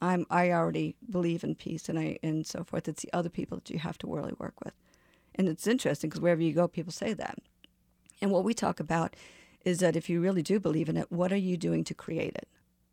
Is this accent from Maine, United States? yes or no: no; Ohio, United States; I was raised in Ohio in a small town, and even there we were given narratives about the Middle East.